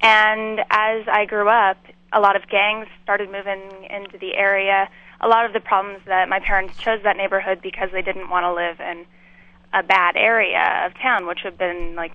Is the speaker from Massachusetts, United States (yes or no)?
no; Wheat Ridge, Colorado, United States; I grew up in Wheat Ridge, Colorado, which is just outside of Denver.